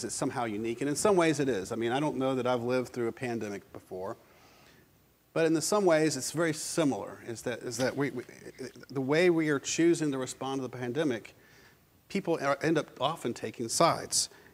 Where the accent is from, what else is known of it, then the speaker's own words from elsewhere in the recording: Florida, United States; I remember when I first came to the state of Alabama, I was born and raised in Florida, and I remember the first time I came to Alabama